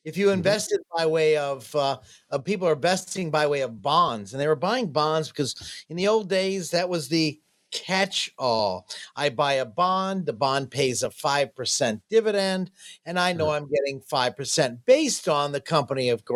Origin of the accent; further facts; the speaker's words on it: Jacksonville, Florida, United States